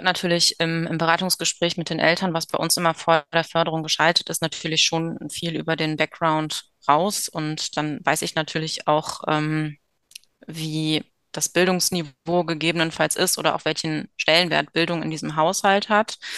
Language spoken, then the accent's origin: German; North Rhine-Westphalia, Germany; ich komme aus der Kölner Ecke. Genau, also wir haben hier große Probleme mit dem Stimm-G, dem J und dem Ch.